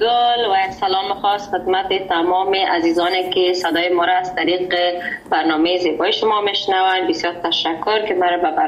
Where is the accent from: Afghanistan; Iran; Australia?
Australia; Sydney, New South Wales; born or raised there